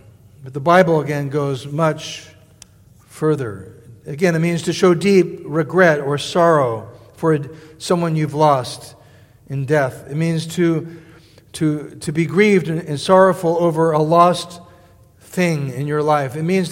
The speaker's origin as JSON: {"language": "English", "town": "Los Angeles", "region": "California", "country": "United States", "tie": "born or raised there", "said": "I mean, I saw this as growing up in Los Angeles, you know, where my dad, you know, used to produce"}